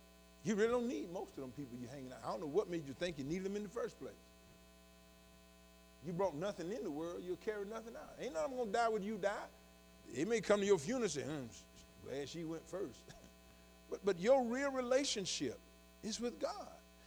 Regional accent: the South, United States; I'm from the South, and in the South, Sister Harmony

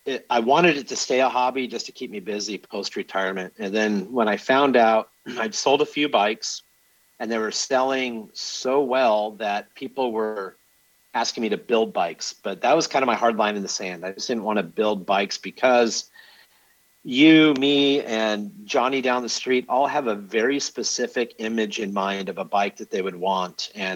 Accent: Fullerton, California, United States; So there's a big flood control in the town I grew up in Fullerton, California.

